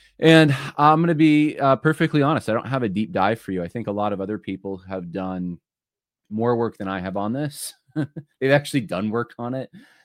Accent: California, United States; born there; My family, both sides, my grandparents, they lived in California. I was born in California.

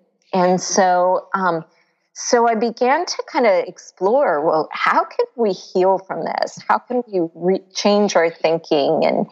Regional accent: Florida, United States; Well, let's see. I grew up in Florida near the beach. Mm. So, you know, kind of have a love for the water and the ocean. And I grew up Baptist, and there's like a lot of kinds of Baptists, right, in the world.

